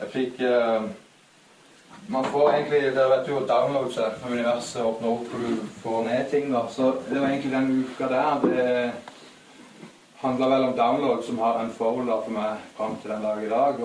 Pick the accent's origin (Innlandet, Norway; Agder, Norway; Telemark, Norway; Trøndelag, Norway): Agder, Norway; Kristiansand; Jeg vokste opp i Kristiansand på en liten gård der, kristent hjem